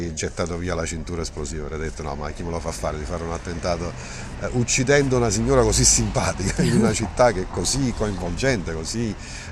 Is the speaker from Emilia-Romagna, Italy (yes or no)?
no; Naples, Campania, Italy; e ogni volta da napoletani siamo riusciti a prenderci qualcosa da parte dei popoli che sono arrivati a Napoli